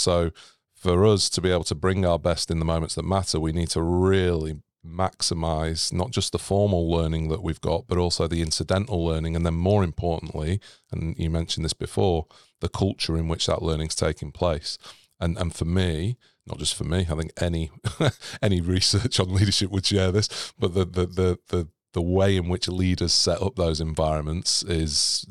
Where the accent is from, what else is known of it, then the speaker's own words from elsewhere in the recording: Manchester, North West England, United Kingdom; moved away as an adult; now in Australia; So born and bred in Manchester, qualified as a high school PE teacher there, taught there for a while in a really large inner city school. Then I moved to Australia